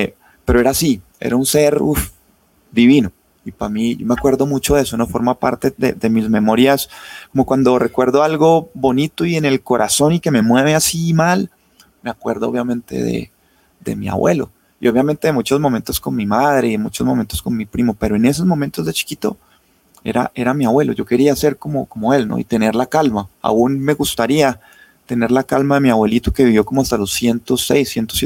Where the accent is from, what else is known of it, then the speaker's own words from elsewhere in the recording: Cali, Valle del Cauca, Colombia; now in Bogotá, Colombia; hace mucho tiempo yo me fui de Cali, Pablo, yo soy casi un rolo